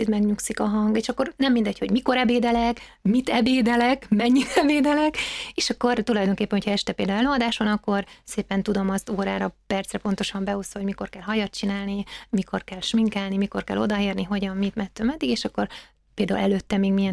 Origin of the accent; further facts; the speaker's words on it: Székely Land, Romania; ez a Hunc utazás, ami Székelyföldet úgy mutatja be, amiben én felnőttem